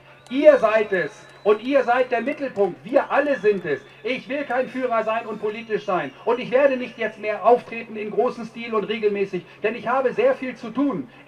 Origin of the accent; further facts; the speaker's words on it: Lower Saxony, Germany; now in Canada; Nein, ich bin kein Berliner. Ich bin ein Niedersachse, der zwar in Kanada lebt, aber ich bin ein Niedersachse.